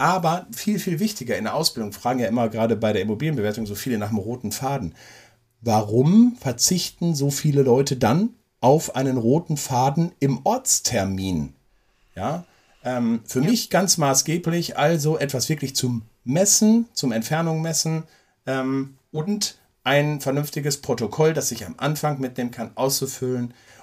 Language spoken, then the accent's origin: German; North Rhine-Westphalia, Germany; Ich komme aus dem Ruhrgebiet